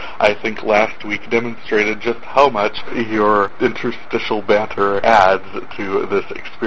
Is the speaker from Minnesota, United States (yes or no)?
no; North Dakota, United States; I am from North Dakota, where this week we've got our state fair going on